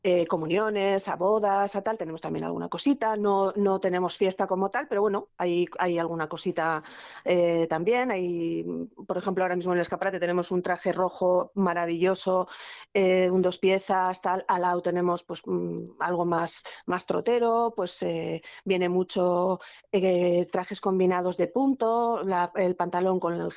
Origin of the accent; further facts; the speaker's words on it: San Sebastián, Basque Country, Spain; Yo que soy de Amara de toda